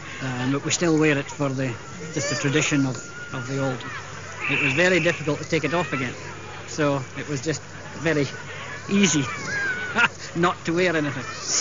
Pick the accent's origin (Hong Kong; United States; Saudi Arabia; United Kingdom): United Kingdom; Scotland; I am a Scotsman.